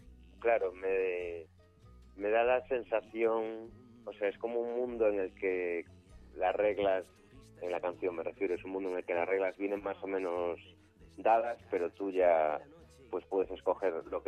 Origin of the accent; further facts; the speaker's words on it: A Coruña, Galicia, Spain; moved away as an adult; now in Madrid, Spain; Sí, soy de Coruña.